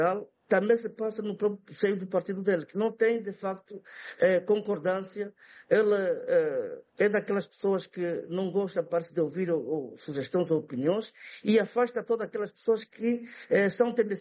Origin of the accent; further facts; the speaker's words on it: Angola; da nossa parte, enquanto angolanos, seria um orgulho